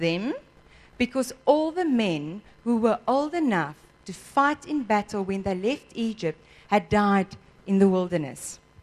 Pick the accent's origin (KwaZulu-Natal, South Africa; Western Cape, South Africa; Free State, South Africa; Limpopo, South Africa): Western Cape, South Africa; also born or lived in Johannesburg; We used to live in Joburg, and I grew up in the Cape, in the Western Cape